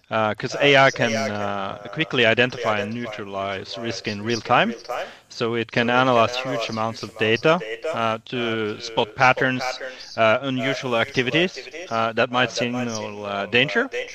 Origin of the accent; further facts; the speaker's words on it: Norway; Well, I'm from Norway, and I'm one of the starting employees for the new Also security team.